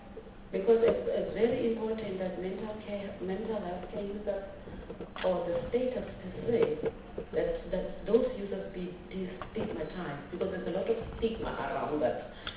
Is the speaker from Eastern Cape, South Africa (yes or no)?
no; Taung, North West, South Africa; you grow in Bophuthatswana, it was not a choice. The system was imposed on us. Where should I go if I come from Taung?